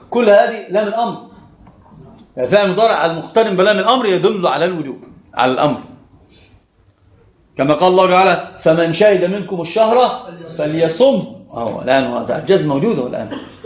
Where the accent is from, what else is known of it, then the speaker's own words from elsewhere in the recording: Egypt; عندنا في مصر الحمد لله زوجوه وخلف منها عنتر بنت عنتر